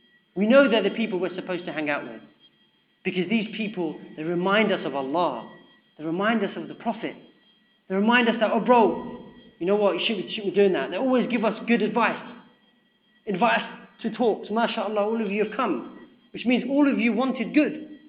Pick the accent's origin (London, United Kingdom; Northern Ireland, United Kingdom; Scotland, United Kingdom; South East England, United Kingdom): London, United Kingdom; Camden; I'm from Camden.